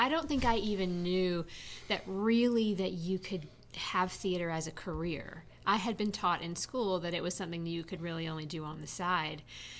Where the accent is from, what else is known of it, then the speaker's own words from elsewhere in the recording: Birmingham, Alabama, United States; moved away as an adult; now in Abingdon, United States; I come from Birmingham, Alabama, but I have been living here in Abingdon, Virginia, working for Barter for almost 22 years.